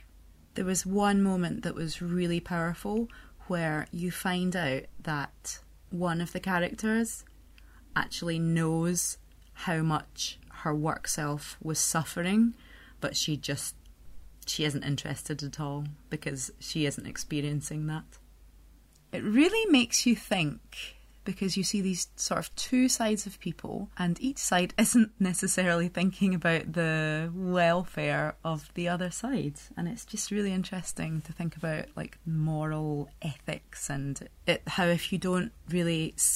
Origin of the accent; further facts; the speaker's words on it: Scotland, United Kingdom; now in France; I'm also a Scot living in France.